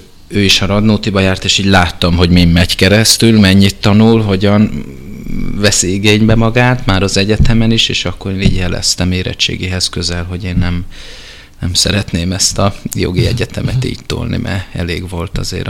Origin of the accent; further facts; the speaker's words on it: Budapest, Hungary; Budapesten születtem, nem tudom pontosan melyik kórházban, nem emlékszem rá. 75-ben születtem, aztán igazából itt nőttem fel, meg itt éltem a fővárosban, Erzsébetvárosban, Városliget mellett.